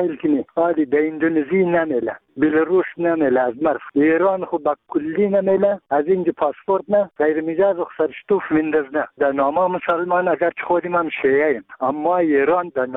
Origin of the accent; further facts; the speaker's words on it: Bamyan, Afghanistan; ما یک تن از بامیانیم.